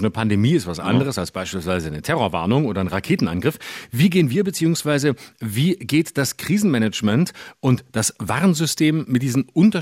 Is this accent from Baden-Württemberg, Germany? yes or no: yes; Lörrach, Baden-Württemberg, Germany; In meiner Kindheit in Lörrach war ständig Sirenengeheul, weil irgendwas geprobt wurde.